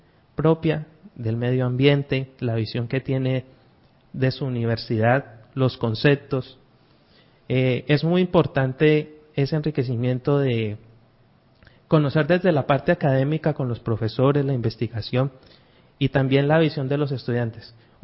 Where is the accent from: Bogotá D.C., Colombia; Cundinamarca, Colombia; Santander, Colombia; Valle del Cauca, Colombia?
Valle del Cauca, Colombia; no soy de acá directamente de Arauca, soy del Valle del Cauca.